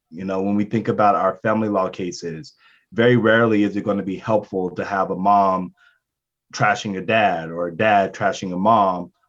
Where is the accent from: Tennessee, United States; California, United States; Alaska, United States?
California, United States; Los Angeles; born there; I was born in Los Angeles in Martin Luther King Jr. Hospital.